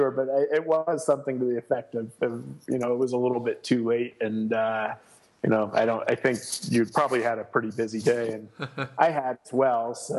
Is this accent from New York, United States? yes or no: no; New Jersey, United States; It's growing up in New Jersey and going to school in Virginia, I certainly never thought that dengue would have any real effect on anything